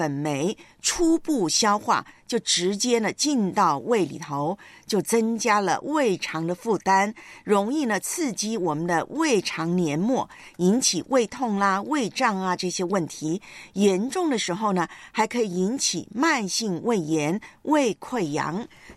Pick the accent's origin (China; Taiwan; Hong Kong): Taiwan; 连我的老家台湾啊